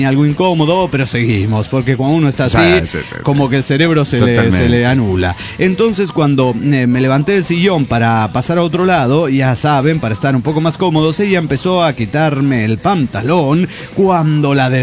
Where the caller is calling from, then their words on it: Tarija, Bolivia; 91 de Tarija, Bolivia.